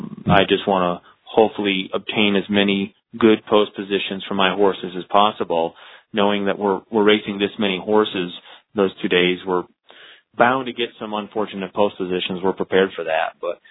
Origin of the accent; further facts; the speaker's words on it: New York, United States; even though I'm based in New York and I'm born and raised in New York